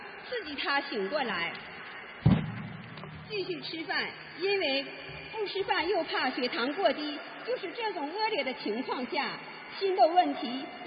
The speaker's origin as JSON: {"language": "Chinese", "region": "Jilin", "country": "China", "said": "我是来自吉林省的"}